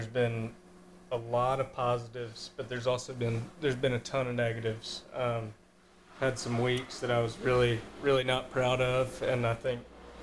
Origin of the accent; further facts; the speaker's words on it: Indiana, United States; I'm from Indiana.